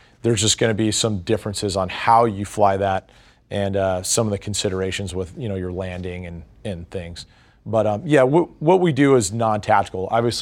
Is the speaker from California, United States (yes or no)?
yes; San Diego, California, United States; just seeing that skyline from my hometown, you know, I'm from San Diego.